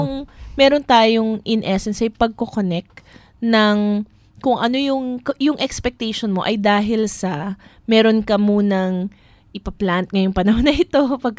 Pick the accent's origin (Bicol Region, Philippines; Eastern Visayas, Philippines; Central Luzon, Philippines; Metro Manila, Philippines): Metro Manila, Philippines; Malabon; ina-expect mo naman, sa mga taga-Malabon kami, yes.